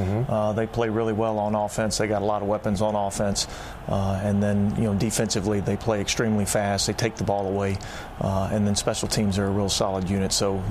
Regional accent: Texas, United States; also born or lived in Atlanta, United States; Yeah, I mean, I was born in Atlanta, moved to Texas quickly thereafter, okay.

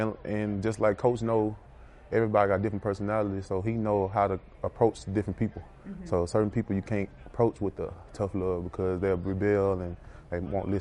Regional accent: Louisiana, United States; I'm from Louisiana, we do that.

